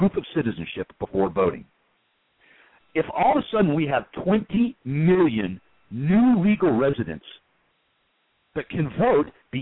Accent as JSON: {"language": "English", "region": "Arizona", "country": "United States", "tie": "born or raised there", "said": "I know for a fact, because I grew up in Arizona. My family is of Mexican heritage. My family was from South Texas and then ultimately from Mexico City."}